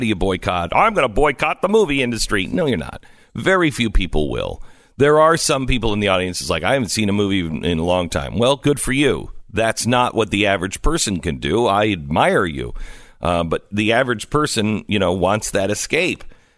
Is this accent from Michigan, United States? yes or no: no; Texas, United States; I'm from Texas. I carry a gun.